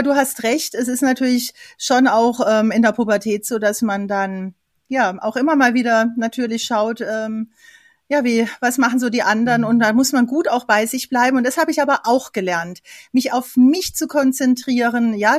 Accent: Karlsruhe, Baden-Württemberg, Germany; also ich komme ja aus Karlsruhe

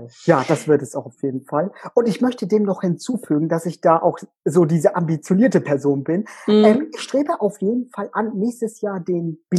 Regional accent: Hamburg, Germany; Ja, also ich bin 33 und komme aus Hamburg.

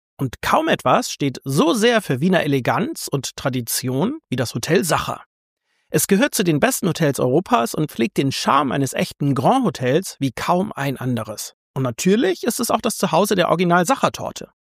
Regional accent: Hamburg, Germany; das sage ich als Hamburger.

